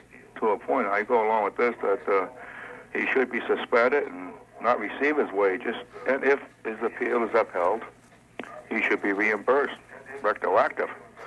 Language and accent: English; Southerton, United States; Yes, I'm from Southerton, and I'm quite upset about this